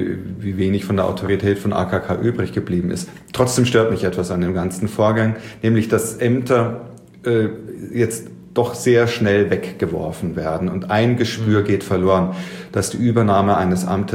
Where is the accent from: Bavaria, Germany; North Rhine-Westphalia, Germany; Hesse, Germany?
Bavaria, Germany; Ich komme ja ursprünglich aus Bayern.